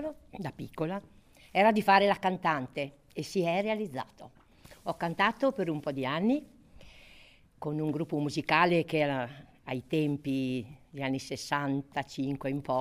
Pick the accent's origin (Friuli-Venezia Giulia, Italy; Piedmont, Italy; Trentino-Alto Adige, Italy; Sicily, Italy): Trentino-Alto Adige, Italy; Volano; born there; sono nata a Volano, che si nasceva in famiglia allora, a casa.